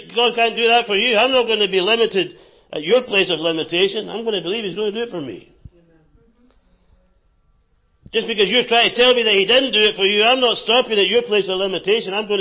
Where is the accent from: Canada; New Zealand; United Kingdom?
United Kingdom; Scotland; I choose to be generous, even though I'm Scottish.